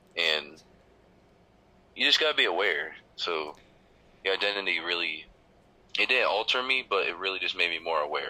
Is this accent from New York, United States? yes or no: yes; Albany, New York, United States; also born or lived in Troy / Atlanta; I grew up in Albany. I was in Troy before, but I grew up in Albany mainly. And I was born in Atlanta, Georgia, and I am black.